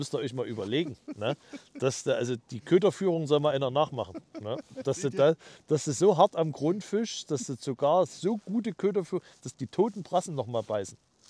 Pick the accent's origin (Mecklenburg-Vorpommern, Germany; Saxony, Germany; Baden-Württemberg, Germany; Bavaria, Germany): Saxony, Germany; Leipzig; Ich bin selber in der Großstadt groß geworden, in Leipzig, ne?